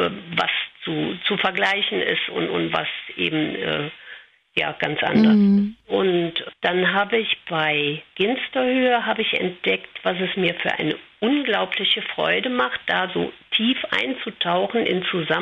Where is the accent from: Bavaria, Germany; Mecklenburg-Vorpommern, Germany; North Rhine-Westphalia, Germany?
North Rhine-Westphalia, Germany; Cologne; born there; Meine eigenen Wurzeln liegen im Rheinland. Ich bin in Köln geboren.